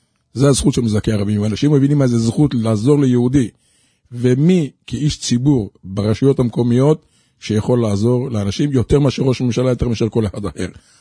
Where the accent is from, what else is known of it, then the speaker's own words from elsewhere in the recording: Jerusalem, Jerusalem District, Israel; also born or lived in Ofakim; בילדות אמנם גדלתי בירושלים, אבל אחרי החתונה גדלתי באופקים.